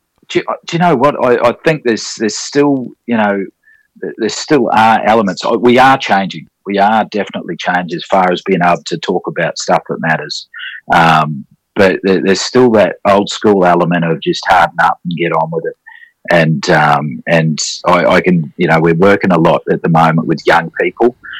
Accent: New Zealand; now in Australia; You know, I'm a Kiwi, and when I come over

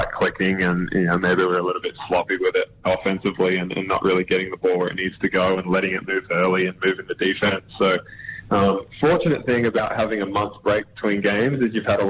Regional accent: Brisbane, Queensland, Australia; also born or lived in Alice Springs; after my brother was born, I was three. Dad took a job with Basketball Queensland, so we moved to Brisbane after that, and that's when I grew up in Brisbane.

